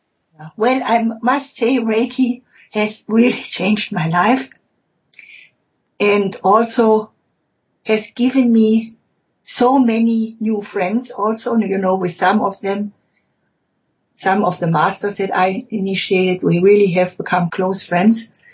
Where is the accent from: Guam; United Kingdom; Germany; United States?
Germany; Leipzig, Saxony; 2-3 years ago, I went to my hometown, to Leipzig, which I hadn't been for all these years. And I went to the house where I used to live as a child. And I went also to where my mother came from, to the town, which was Weißenfels.